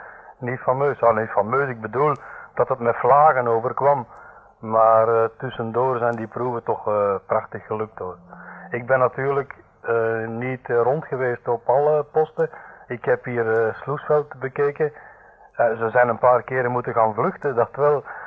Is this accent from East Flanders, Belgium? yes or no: no; Tienen, Flemish Brabant, Belgium; Ik ben Brabander van geboorte, uit de streek van Tiene. Ik ben hier in Brussel bij de Rijkswacht gekomen. Ik heb hier 3 jaar in Brusselse gezeten. Nadien ben ik voor bijna 8 jaar in Antwerpen geweest.